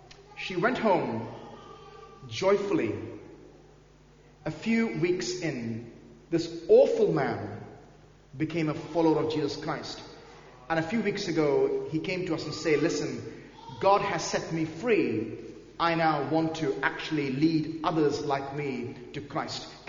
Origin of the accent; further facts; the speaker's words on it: India; first language Malayalam; English is a second language; I prayed in my mother tongue, in Malayalam